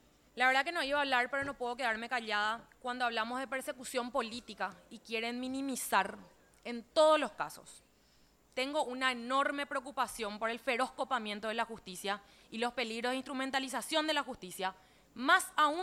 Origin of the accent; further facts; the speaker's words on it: Paraguay; Como mujer paraguaya, me daría vergüenza no defender a la concejala